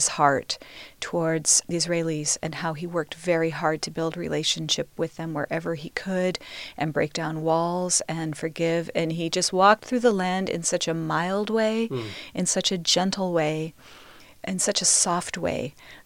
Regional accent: United States; in a depth that I hadn't heard as a Christian myself growing up in the United States

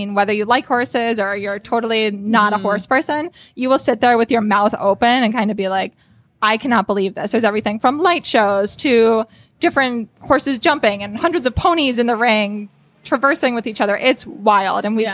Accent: Connecticut, United States; I do not. So I grew up in Connecticut, and I work out of the Connecticut office.

